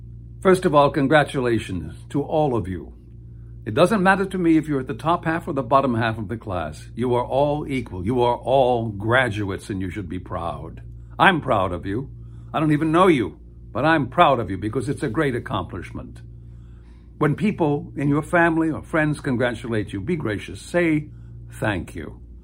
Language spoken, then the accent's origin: English; El Paso, Texas, United States; I had a very good fortune of growing up in El Paso when the border was much more open than it is now.